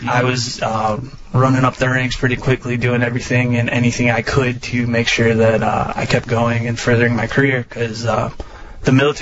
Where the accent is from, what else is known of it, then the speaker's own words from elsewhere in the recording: Illinois, United States; I was born and raised in Illinois, like I said